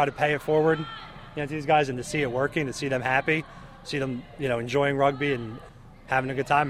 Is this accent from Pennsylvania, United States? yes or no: yes; Villanova, Pennsylvania, United States; I grew up in Villanova, man. I had a lot of privileges.